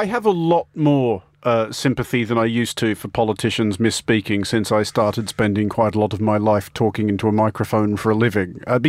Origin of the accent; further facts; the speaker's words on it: Australia; I'm a little bit disappointed as an Australian by our Prime Minister's reaction to this incident